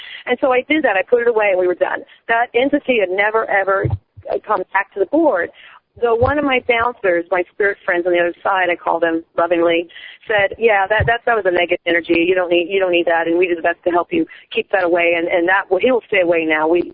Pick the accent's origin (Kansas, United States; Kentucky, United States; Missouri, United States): Kansas, United States; born there; accent: mutt type of accent; and so I tend to have like kind of a, I guess, a mutt type of accent. But I was born in Kansas.